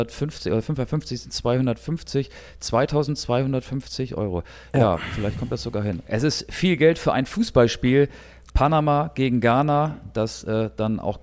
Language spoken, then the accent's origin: German; Germany; Wir wollen uns ja nicht ausschließen, wir sind ja auch Deutsche.